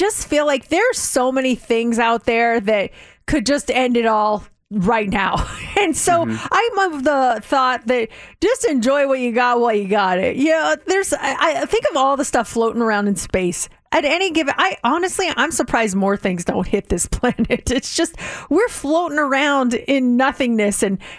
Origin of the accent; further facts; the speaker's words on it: Colorado, United States; now in Las Vegas, United States; growing up in Colorado, when it snowed, man, we were outside.